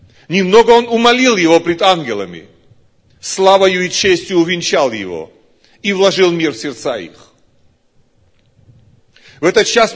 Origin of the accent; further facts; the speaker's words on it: Georgia; я из Грузии, я пресвитер церкви.